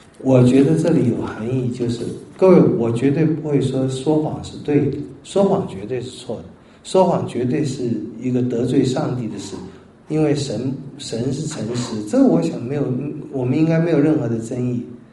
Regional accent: China; 应该是这样就我们中国人到处都放线民的做法。

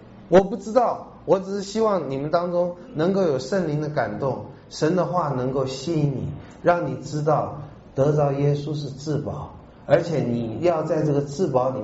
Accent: Taiwan

